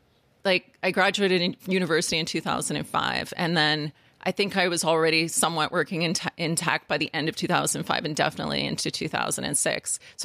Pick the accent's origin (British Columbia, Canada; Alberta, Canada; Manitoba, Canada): Alberta, Canada; Lac La Biche; also born or lived in Calgary; I'm from Calgary originally. I'm from Lac La Biche, Alberta. I have to give Lac La Biche its moment. Yeah. I'm from a really small town of like, I don't know how many people live there now